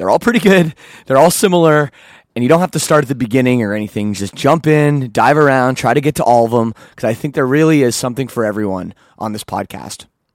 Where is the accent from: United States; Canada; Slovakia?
Canada; no, I'm Canadian anyways. I don't get a vote.